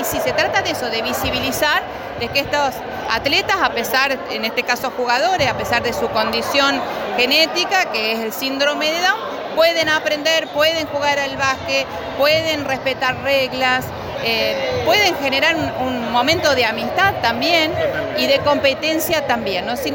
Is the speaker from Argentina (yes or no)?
yes; Esperanza, Santa Fe, Argentina; Yo soy de un pueblo chico también, soy de Esperanza